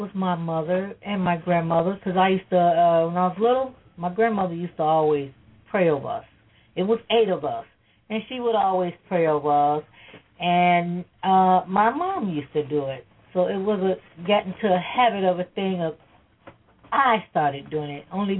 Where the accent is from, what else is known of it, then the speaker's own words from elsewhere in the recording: Chicago, Illinois, United States; also born or lived in Texas; I was born in Texas. At the age of 6, my mother and my father took me from Texas. And the rest of my years, I grew up in the city of Chicago, Illinois.